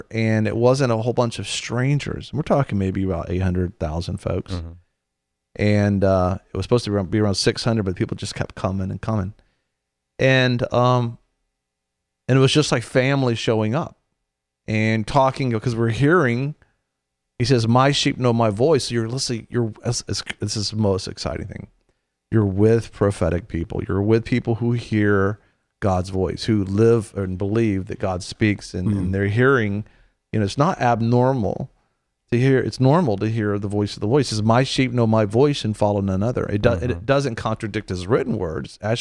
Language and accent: English; Houston, Texas, United States; I'm from Houston, Texas.